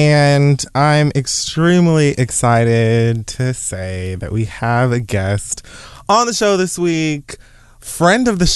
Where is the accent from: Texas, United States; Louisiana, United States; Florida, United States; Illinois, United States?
Florida, United States; Miami; I just want to say, you know, I'm from Miami.